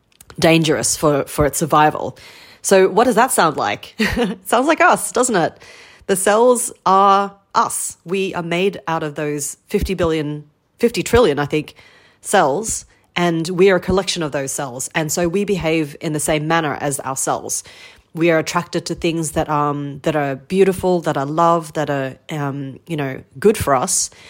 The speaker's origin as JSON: {"language": "English", "country": "Australia", "said": "I am from Australia and I grew up driving since I was 16 on the left-hand side."}